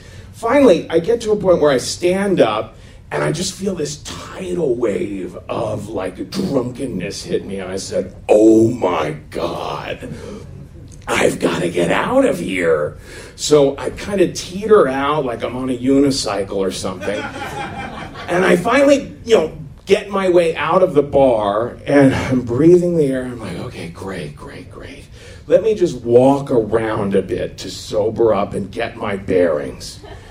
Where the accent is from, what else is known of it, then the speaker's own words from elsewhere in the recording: Cincinnati, Ohio, United States; moved away as an adult; now in New York, United States; I came here in 1988 to go to NYU. I was 18, and I grew up in Cincinnati, Ohio